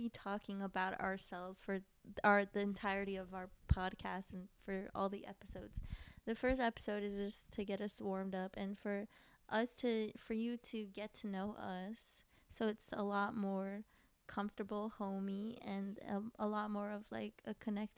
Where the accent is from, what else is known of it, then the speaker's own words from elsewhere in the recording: New York, United States; also born or lived in Peru; I was kind of, like, born and raised in New York, although I did spend a lot of time in Peru, which is, like, polar opposite.